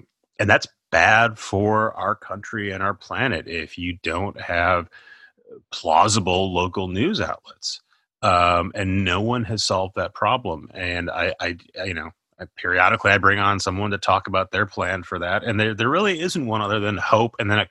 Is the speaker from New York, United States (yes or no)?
no; Minnesota, United States; I'm from Minnesota. I should know.